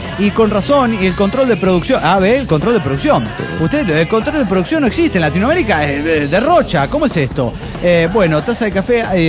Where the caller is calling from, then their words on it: Cochabamba, Bolivia; de Cochabamba, Bolivia.